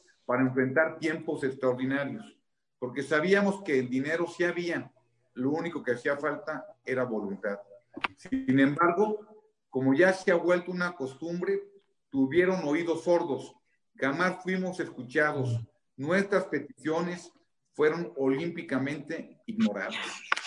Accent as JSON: {"language": "Spanish", "country": "Mexico"}